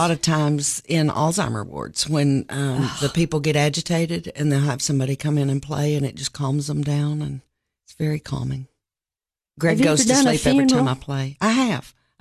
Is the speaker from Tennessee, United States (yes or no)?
yes; Knoxville, Tennessee, United States; I'm actually from Knoxville, and I grew up in Fountain City. And then when I was 11, we moved out in the country to the farm, we called it, in Carnes. And then I came to school, like so many others, at Tennessee Tech and landed here.